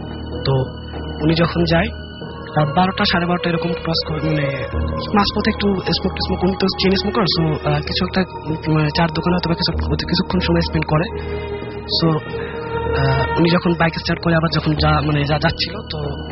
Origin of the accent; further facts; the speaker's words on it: Khulna, Khulna Division, Bangladesh; now in Dhaka, Bangladesh; আমার home town খুলনাতে, আমি এসেছি ঢাকা বসুন্ধরা ব্লক থেকে।